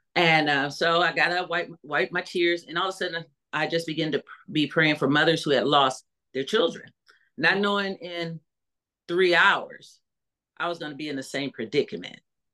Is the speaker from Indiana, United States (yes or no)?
yes; Fort Wayne, Indiana, United States; from Fort Wayne, Indiana. I'm a native of Fort Wayne.